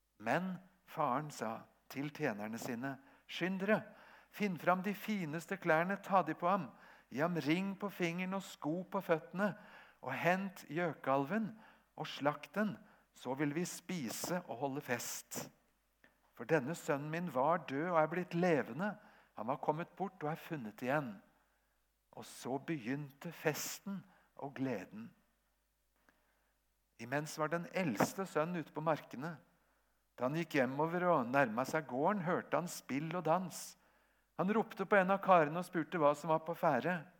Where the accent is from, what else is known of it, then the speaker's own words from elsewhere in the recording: Japan; Jeg født og vokst opp i Japan som misjonærbarn.